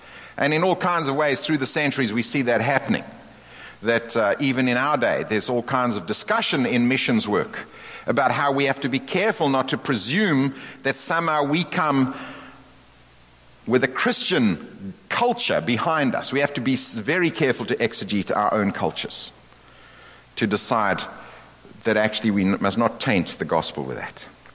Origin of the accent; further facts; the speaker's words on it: South Africa; I come from South Africa, we living there.